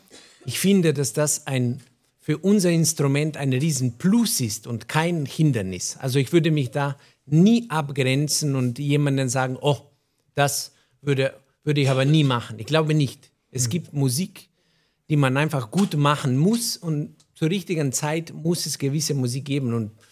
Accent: Slovenia; now in Germany; denn als ein Slowene, der da auf dem Balkan aufgewachsen ist, kommt man nach Deutschland.

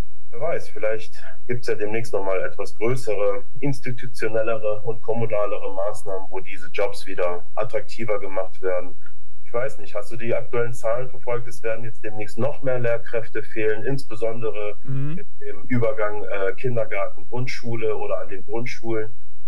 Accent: Wuppertal, North Rhine-Westphalia, Germany; ich komme aus Wuppertal

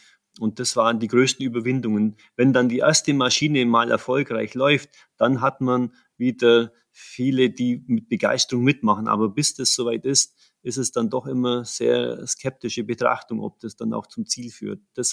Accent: Germany; wir mussten als Deutsche wettbewerbsfähig sein.

